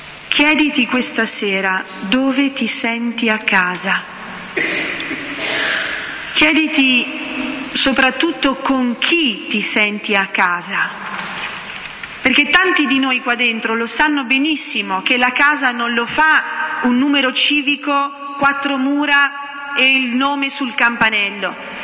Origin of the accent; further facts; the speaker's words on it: Bergamo, Lombardy, Italy; parlo da bergamasca perché sono di Bergamo